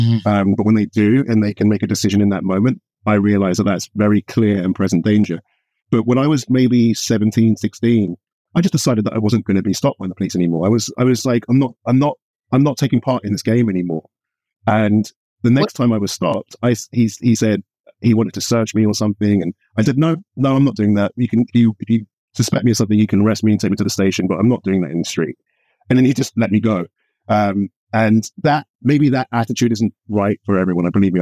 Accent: London, United Kingdom; When I was a kid, growing up in London

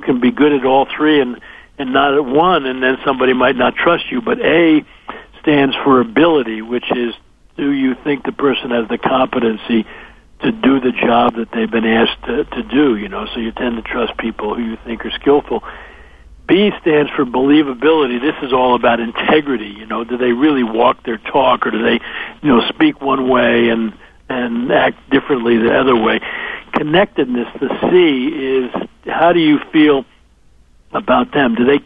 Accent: New Rochelle, New York, United States; I grew up in New Rochelle, right outside of New York City, you know

